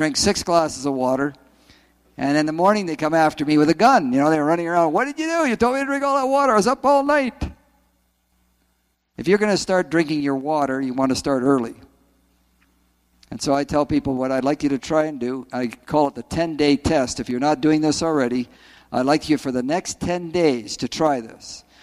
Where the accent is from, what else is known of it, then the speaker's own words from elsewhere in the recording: Ottawa, Ontario, Canada; I came from Ottawa. And in our home in Ottawa, the water came right out of the Ottawa River, right into our tap.